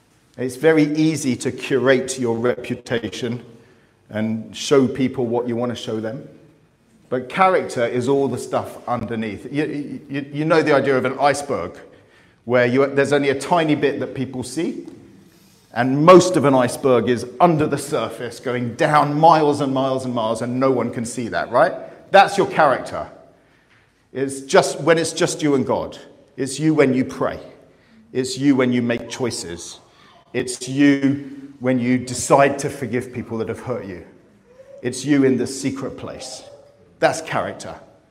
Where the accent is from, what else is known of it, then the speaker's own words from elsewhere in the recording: Cyprus; first language Greek; English is a second language; I'm from Cyprus. I speak Greek, so let me explain this word to you.